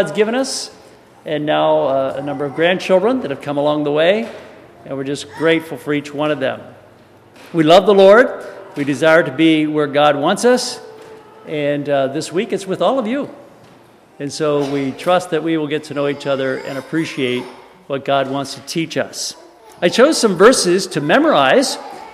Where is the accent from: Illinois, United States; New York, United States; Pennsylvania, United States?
Pennsylvania, United States; Alma and I grew up in Pennsylvania.